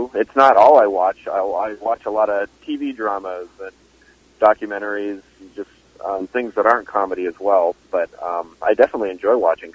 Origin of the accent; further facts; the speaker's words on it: California, United States; Yeah, I grew up in Southern California, hours away from L.A., but I did grow up in California.